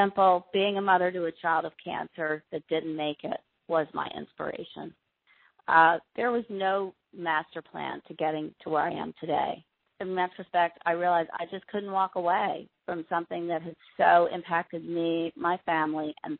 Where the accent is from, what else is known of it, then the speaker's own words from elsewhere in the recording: Charlottesville, Virginia, United States; So I was determined to do something in my hometown, or in my actual hometown, Charlottesville, Virginia.